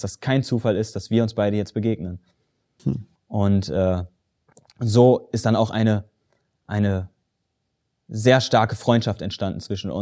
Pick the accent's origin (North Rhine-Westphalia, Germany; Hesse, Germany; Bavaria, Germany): North Rhine-Westphalia, Germany; Hagen; Und bin nach Hagen dann, wo ich aufgewachsen bin